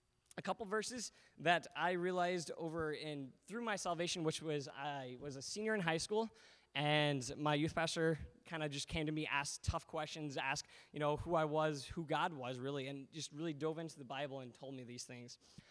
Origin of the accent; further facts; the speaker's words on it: Ames, Iowa, United States; Well, I am from Ames.